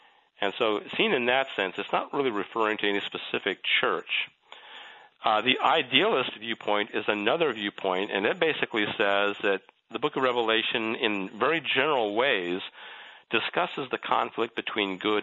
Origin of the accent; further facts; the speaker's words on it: United States; I'm an American patriot, and I hate to say anything, that even sounds like America might weaken.